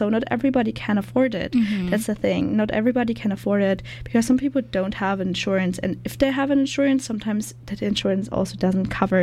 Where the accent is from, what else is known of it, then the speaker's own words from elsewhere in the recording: Germany; now in Canada; So I'm from Germany